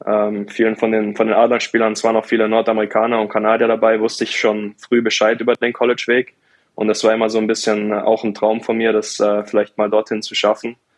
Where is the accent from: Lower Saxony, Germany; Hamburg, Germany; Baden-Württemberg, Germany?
Baden-Württemberg, Germany; Mannheim; weil mein Elternhaus in Mannheim, wo ich aufgewachsen bin, das war in der Straße, in dem die ganzen oder viele von den Adler Mannheim-Spielern gewohnt haben.